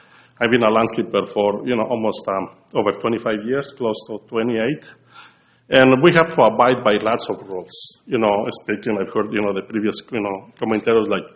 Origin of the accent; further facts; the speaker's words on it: Mexico; moved away as an adult; now in United States; I'm an immigrant. I've been an immigrant, you know, like 30 years ago from Mexico.